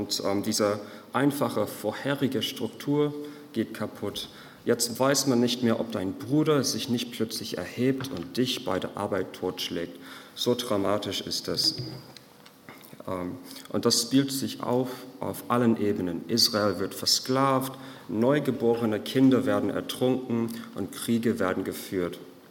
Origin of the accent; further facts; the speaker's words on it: Ireland; German is a second language; ich mache weiter mit der Predigt. Falls jemand sich kurz wundert an der Aussprache, ich bin Ire und manchmal ist meine Aussprache nicht ganz so sauber